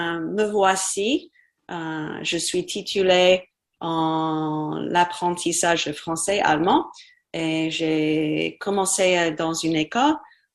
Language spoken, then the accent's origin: French; Virginia, United States; also born or lived in Belgium / Germany; Et après ça, nous sommes retournés en Virginie. J'ai fini mes études à un lycée horrible.